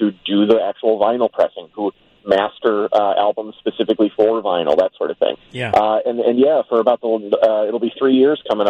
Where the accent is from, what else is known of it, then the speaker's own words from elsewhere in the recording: Midwest, United States; But when we tell people we're from the Midwest here, that's the first thing they say.